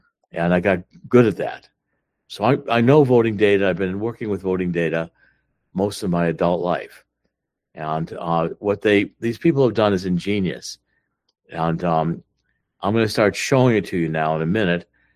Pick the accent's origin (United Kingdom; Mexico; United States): United States; Cleveland, Ohio; When I was in Cleveland, I was born and raised in Cleveland. I was born on Ardnall Avenue with Shaw and Hayden by Shaw High School over in East Cleveland.